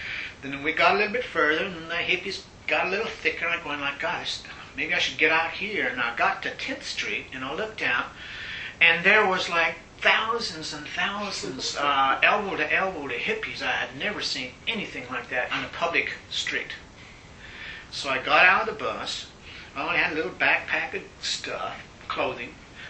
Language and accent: English; Dallas, Texas, United States; now in Atlanta, United States; No, I'm from Dallas, Texas. That's where I was raised.